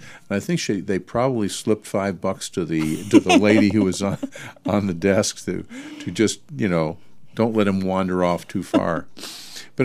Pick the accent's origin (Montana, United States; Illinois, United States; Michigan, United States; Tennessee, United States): Illinois, United States; Chicago; You know, when I was a kid, I was from Chicago, and I lived on the south side of Chicago